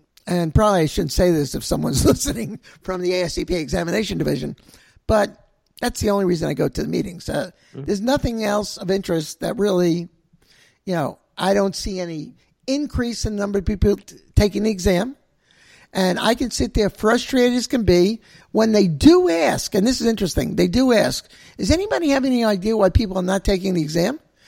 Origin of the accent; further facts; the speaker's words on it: New York, United States; But I'm from New York, so we're just as bad.